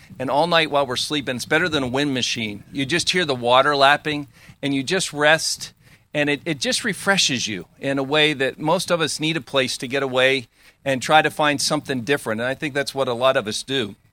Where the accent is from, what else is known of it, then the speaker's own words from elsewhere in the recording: Pennsylvania, United States; also born or lived in Maryland; I grew up along the Potomac River in western Maryland. I grew up in Pennsylvania, but we had a lot on the Potomac River.